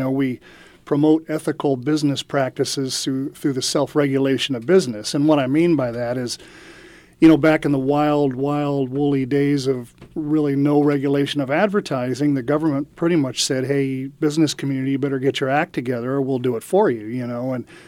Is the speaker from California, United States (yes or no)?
yes; Atascadero, California, United States; now in San Diego, United States; Well, yeah, I'm actually originally from Atascadero.